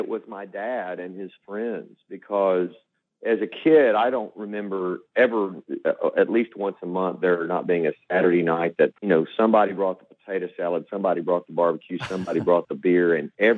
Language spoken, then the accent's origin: English; Del Rio, Texas, United States; I grew up in Del Rio, right on my house is a mile from Mexico. I could ride my bike there.